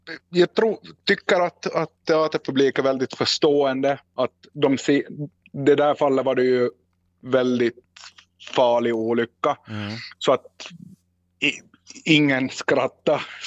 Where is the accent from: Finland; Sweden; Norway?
Finland; Närpes, Ostrobothnia; accent: Närpes dialect; Som i närpesdialekten så har vi, det, kan man ha använt en diftong så använder vi den.